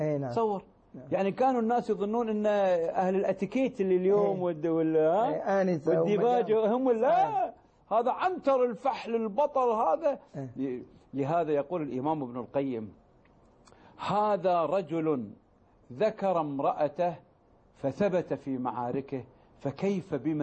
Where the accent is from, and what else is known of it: Kuwait; born or raised there